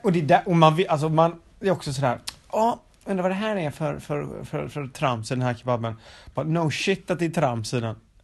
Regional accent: Gothenburg, Västra Götaland County, Sweden; det är ju för att jag är göteborgare.

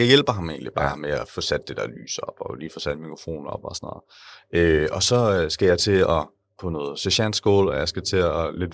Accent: Odense, Region of Southern Denmark, Denmark; now in Viborg, Denmark; Vi kommer begge fra Odense. Men jeg er flyttet til Viborg, fordi jeg har fået det her job i forsvaret.

